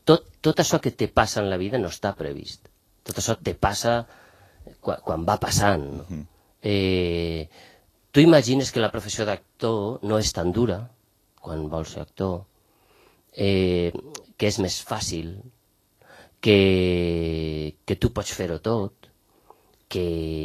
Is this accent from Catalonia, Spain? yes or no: no; Benicarló, Valencian Community, Spain; now in Mantua, Italy; La relació amb Benicarló és la... Tinc a la meva família, és el meu poble.